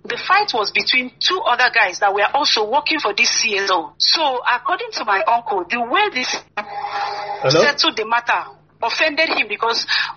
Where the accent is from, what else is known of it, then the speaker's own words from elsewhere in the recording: Anambra, Nigeria; As you already know, I'm from Anambra State.